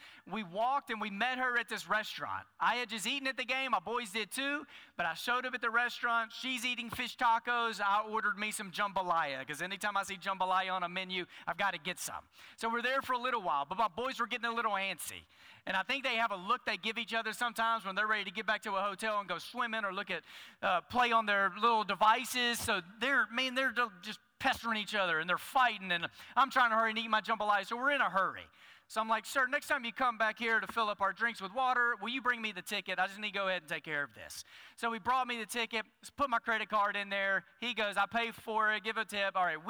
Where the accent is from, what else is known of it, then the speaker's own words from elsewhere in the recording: Dallas, Texas, United States; I grew up in Dallas a few years ago at Six Flags.